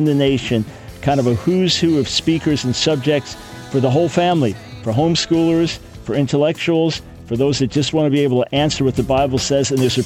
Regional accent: New York, United States; And the whole growing up in New York, son of a lawyer, I was never a gun handler.

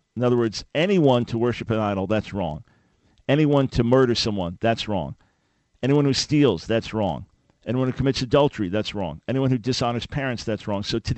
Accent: New York, United States; I grew up in Nassau County.

